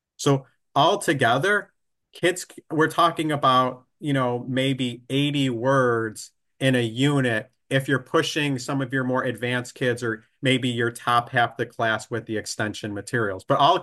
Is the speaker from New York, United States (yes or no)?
yes; Buffalo, New York, United States; So I'm from Buffalo. They call us like the most passionate football fans out there.